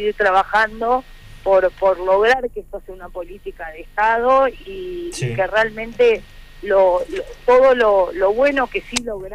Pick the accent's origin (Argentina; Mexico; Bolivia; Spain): Argentina; Buenos Aires; born there; No, no soy nacida en Entre Ríos, ¿no? Yo soy nacida en la ciudad de Buenos Aires, vivo en la provincia pero de Buenos Aires, pero ya me siento una entrerriana